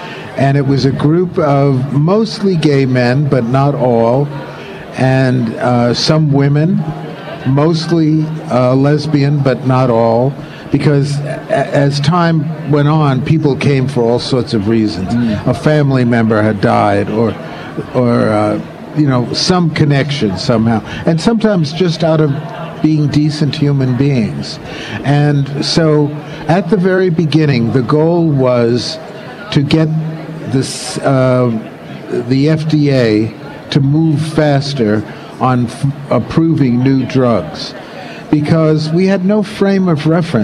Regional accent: New York City, New York, United States; Well, I'm a New Yorker, mm-hmm.

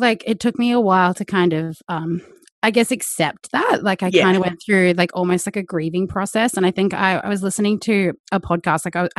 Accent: Melbourne, Victoria, Australia; I'm the woman from Melbourne drinking a wine.

